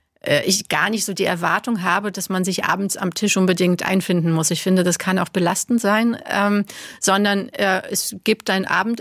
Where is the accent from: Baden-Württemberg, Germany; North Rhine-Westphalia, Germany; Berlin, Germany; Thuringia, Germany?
Berlin, Germany; Genau, ich komme aus Berlin